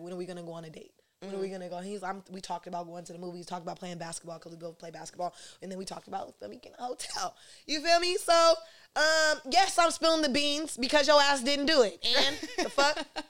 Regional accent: Stockton, California, United States; Like, when we're from Stockton, we don't really know how shit really moves in the Bay Area like that.

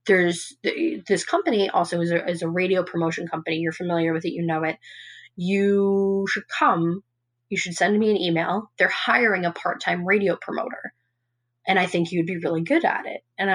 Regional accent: Long Island, New York, United States; now in Los Angeles, United States; you know, I think too, growing up on Long Island, you know, you're right by the city. It's right there. Like, my family is from Queens. I am from Queens.

